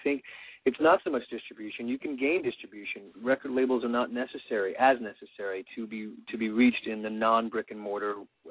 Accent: Northeast, United States; I'm from the Northeast, New York, New Jersey area.

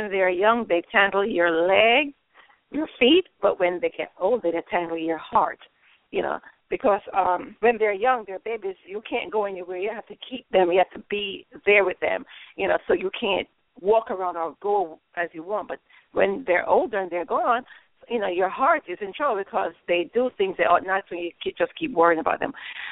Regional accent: Jamaica; now in United States; I'm originally from Jamaica, and although I had my kids here in the United States

